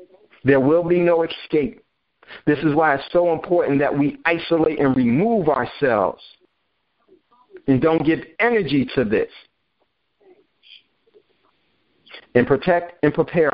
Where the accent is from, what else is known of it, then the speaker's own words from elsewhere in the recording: United States; I'm from America. The land of the free, home of the brave.